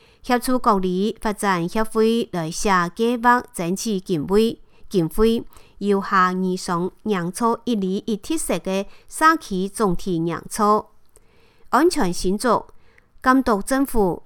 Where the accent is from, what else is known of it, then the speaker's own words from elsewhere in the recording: Hsinchu, Hsinchu City, Taiwan; 我是新竹人